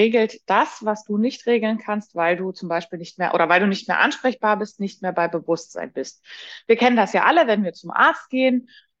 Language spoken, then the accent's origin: German; Leipzig, Saxony, Germany; born there; Ich bin nach Leipzig gezogen. Das ist meine Geburtsstadt, aber ich bin quasi zurückgekommen